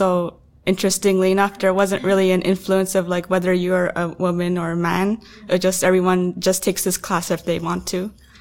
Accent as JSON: {"language": "English", "town": "Toronto", "region": "Ontario", "country": "Canada", "tie": "born or raised there", "said": "So I grew up in Toronto and there's always construction going on."}